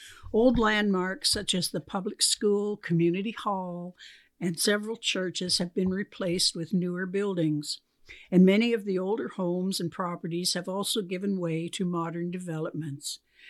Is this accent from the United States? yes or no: no; Mississauga, Ontario, Canada; born there; I was born in Lorne Park in 1937.